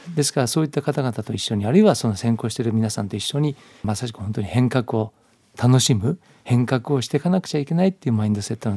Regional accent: Yamanashi, Japan; 私は山梨県の出身ですけども、全然そんな。

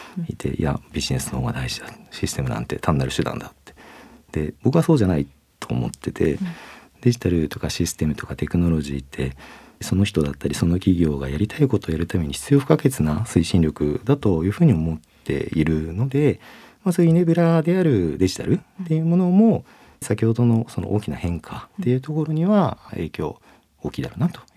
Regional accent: Suzu, Ishikawa, Japan; moved away as an adult; now in Tokyo, Japan; もともと私石川県の珠洲市っていうところの出身でして、能登半島の先っぽなんですけど

